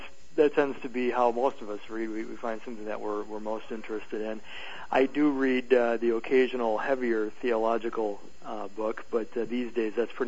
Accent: Watertown, Wisconsin, United States; Yes, I grew up in Watertown, which is about an hour west of Milwaukee, right between Milwaukee and Madison.

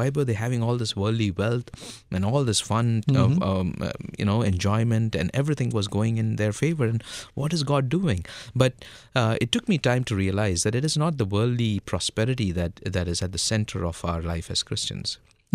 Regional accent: Mumbai, Maharashtra, India; when I was growing up in Mumbai, India

